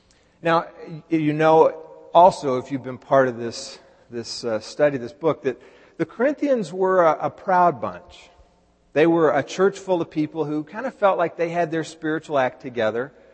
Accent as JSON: {"language": "English", "town": "Dallas", "region": "Texas", "country": "United States", "tie": "born or raised there", "said": "because I grew up in Dallas, I find myself very much rooting for the Dallas Mavericks."}